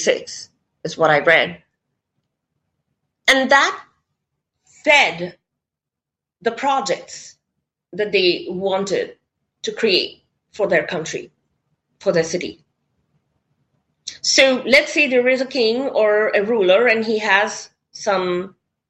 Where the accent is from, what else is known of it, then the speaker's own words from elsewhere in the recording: India; I come from India, and in India, we have the saying